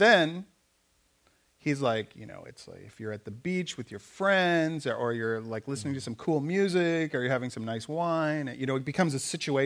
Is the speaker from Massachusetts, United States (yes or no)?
no; Kansas, United States; I grew up in Kansas.